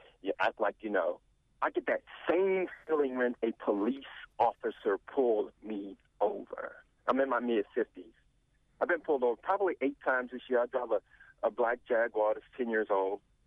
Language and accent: English; Washington, District of Columbia, United States; now in Baltimore, United States; I grew up in Southeast Washington, Anacostia. I'm in Baltimore now.